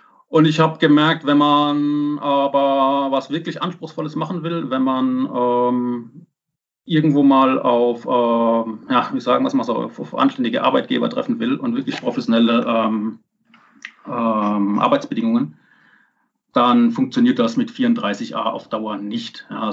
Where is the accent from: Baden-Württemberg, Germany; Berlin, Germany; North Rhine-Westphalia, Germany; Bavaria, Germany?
Baden-Württemberg, Germany; Heidelberg; born there; geboren 1982 in Heidelberg.